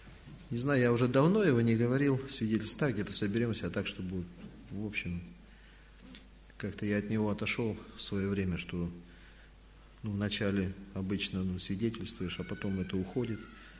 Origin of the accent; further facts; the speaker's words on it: Mezhdurechensk, Kemerovo Oblast, Russia; also born or lived in Altai Krai; now in Belarus; Ну, жили в Кузбассе, Кемеровская область, город Междуреченск, там, где шахтеры бастовали в свое время. Родился в Алтайском крае, потом туда переехали.